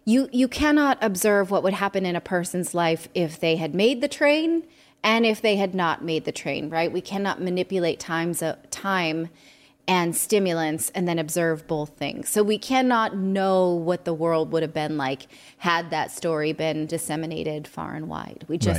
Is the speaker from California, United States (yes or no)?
yes; California, United States; It's what I had to learn not to do because I'm also from California.